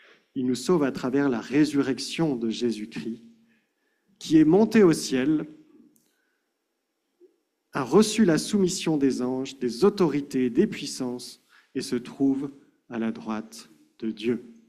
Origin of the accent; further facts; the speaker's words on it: France; nous, on est des Français du 21e siècle